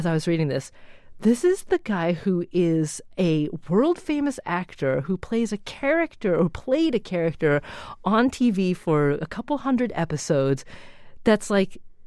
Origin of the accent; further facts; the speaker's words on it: Oregon, United States; now in Boston, United States; because I grew up in Oregon. I'm a native Northwesterner.